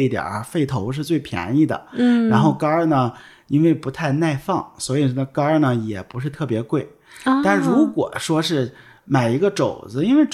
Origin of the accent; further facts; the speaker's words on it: Hebei, China; now in Beijing, China; 我其实是在北京待了十几快二十年的河北人